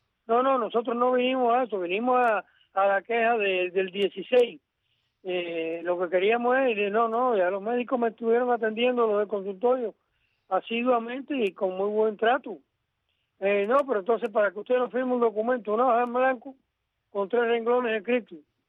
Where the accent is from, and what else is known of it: Cuba